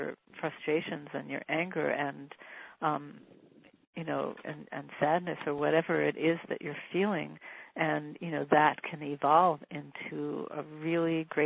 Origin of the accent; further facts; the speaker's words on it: Detroit, Michigan, United States; back when I was in grade school 100 years ago, I was growing up in Detroit